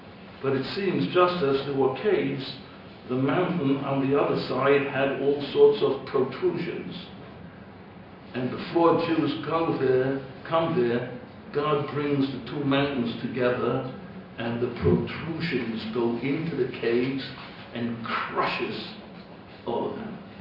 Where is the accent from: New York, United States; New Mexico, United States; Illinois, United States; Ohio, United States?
New York, United States; Brooklyn; I never had, when I grew up in Williamsburg, never had chocolate spread. In LA, these kids, they grow big and tall on chocolate spread.